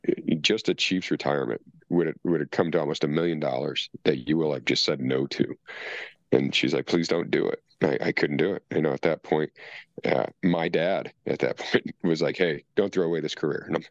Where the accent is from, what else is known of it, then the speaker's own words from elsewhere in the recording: Traverse City, Michigan, United States; My entire career, I've been trying to get stationed at Air Station Traverse City in Michigan. It's my hometown.